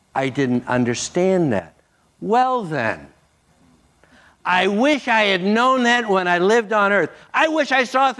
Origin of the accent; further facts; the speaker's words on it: the West, United States; All I knew is this. I'm an American. I was raised in the West. I'm white. I'm old.